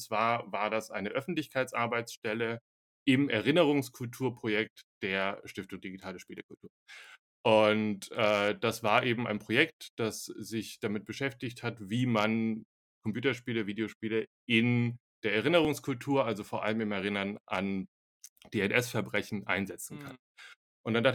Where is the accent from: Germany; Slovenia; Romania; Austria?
Slovenia; German is a second language; ich bin ursprünglich Slowene und es gab viel auf Slowenisch und es gab viel auf Kroatisch, was ich auch spreche.